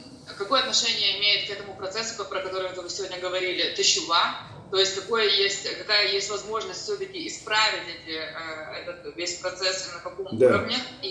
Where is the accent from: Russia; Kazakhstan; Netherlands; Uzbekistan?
Netherlands; Amsterdam, North Holland; я из Амстердама.